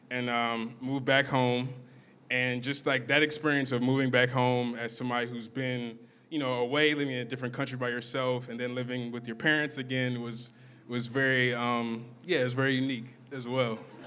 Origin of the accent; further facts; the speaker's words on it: New Orleans, Louisiana, United States; moved away; New Orleans is very different because I'm from New Orleans. I had to move because of Hurricane Katrina.